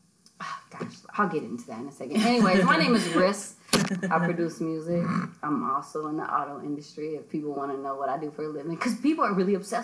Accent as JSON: {"language": "English", "region": "the South", "country": "United States", "tie": "born or raised there", "said": "And, you know, I grew up in the South, but my mom loved him."}